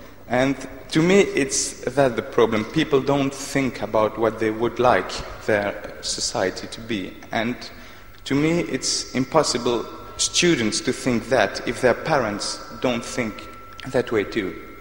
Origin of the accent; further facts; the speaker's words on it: Greece; now in Brussels, Belgium; from Brussels, Belgium, but I would like to speak more as my origin, which is from Greece. I'm Greek.